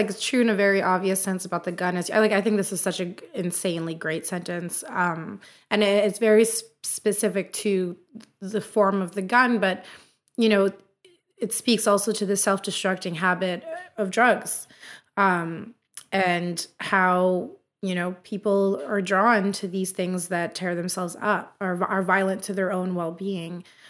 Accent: Canada; Being a Canadian and coming from a winter city

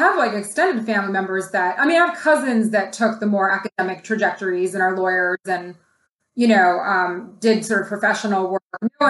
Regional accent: Toronto, Ontario, Canada; now in United States; I grew up in Toronto, did most of my schooling there, then ended up down here for postdoc work

